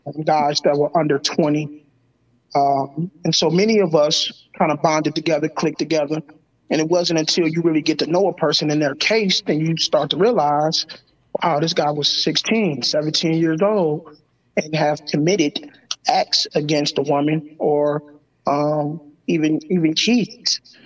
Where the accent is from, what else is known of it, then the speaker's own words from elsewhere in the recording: Muskegon Heights, Michigan, United States; Real quick, I was born and raised here in Muskegon Heights.